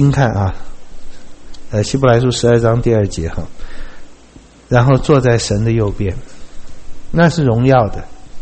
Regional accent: China; 当然我知道我们中国人答案都是两个都要

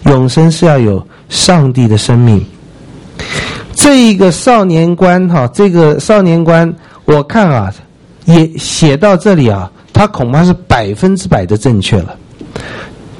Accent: China; 尤其我们中国人有儒家传统的，我们不会白占便宜，我们不相信命

